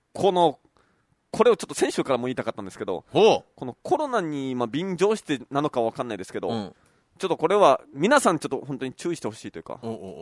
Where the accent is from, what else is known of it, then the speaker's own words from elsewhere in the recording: Kimotsuki, Kagoshima, Japan; 肝付坂はいつできるんかのって、いや肝付坂46できないですから。僕の地元ですね。